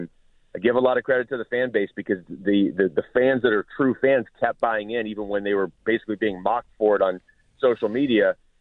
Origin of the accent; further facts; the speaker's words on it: Seattle, Washington, United States; You know, I grew up in Seattle, and they lost the Sonics